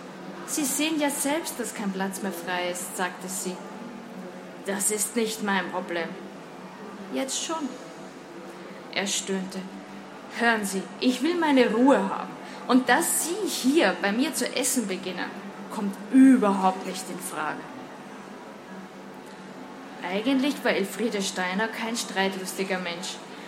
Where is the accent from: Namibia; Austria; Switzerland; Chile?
Austria; Vienna; Man wird es mir eh anhören und das Buch spielt ja auch in Wien. Also ich bin Österreicherin